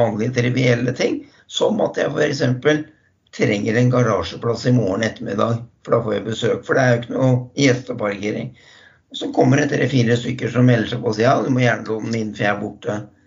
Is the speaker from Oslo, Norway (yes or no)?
yes; Oslo, Norway; Så vi kommer jo fra Oslo, så vi ville egentlig tilbake.